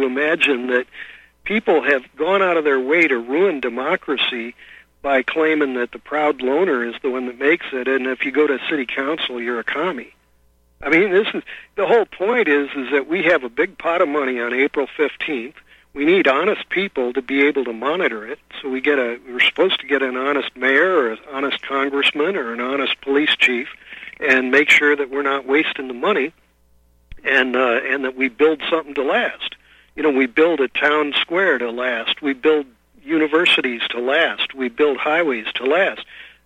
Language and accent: English; St. Louis, Missouri, United States; when I was a kid, I was from St. Louis, and St. Louis was famous for shoes and booze.